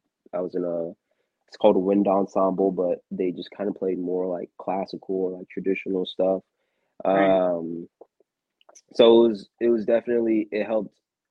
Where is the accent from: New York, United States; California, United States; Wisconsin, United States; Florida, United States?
Florida, United States; St. Petersburg; I'm from St. Petersburg, Florida. Shout out to the bird.